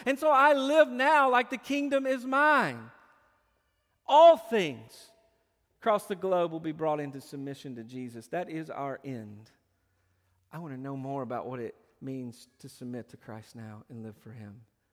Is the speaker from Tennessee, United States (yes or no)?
yes; Tennessee, United States; My family, we're from Tennessee. We like the Tennessee Vols.